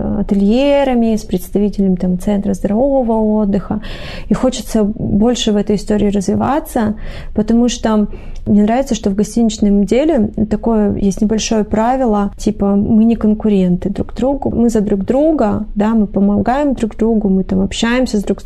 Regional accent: Vladivostok, Primorsky Krai, Russia; born there; Я родилась во Владивостоке. Я здесь живу, и это город, который я люблю всем сердцем.

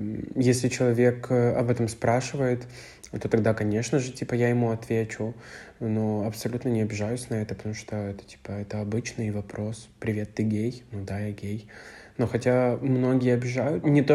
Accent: Ukraine; now in Warsaw, Poland; я живу в Варшаве. Я с Украины, и мне 22 года. И я гей.

